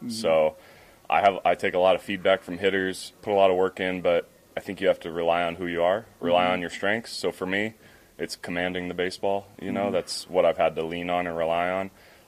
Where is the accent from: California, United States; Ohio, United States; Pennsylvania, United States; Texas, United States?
California, United States; I grew up in Southern California.